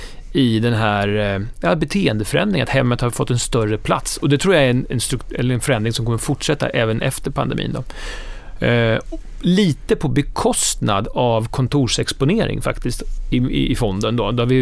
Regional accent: Huskvarna, Jönköping County, Sweden; inte bara för att jag kommer från Husqvarna

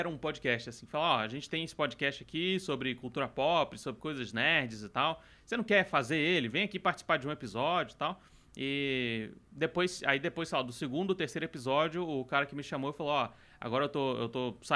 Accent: Rio de Janeiro, Brazil; sou do Rio de Janeiro

